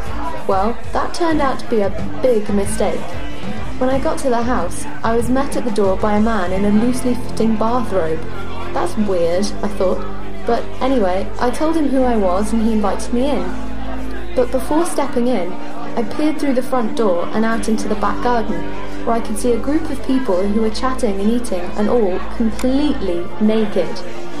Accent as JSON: {"language": "English", "country": "Norway", "second_language": "English", "said": "I'm from Norway, and about 10 years ago, I went to live in London for a couple of years to improve my English."}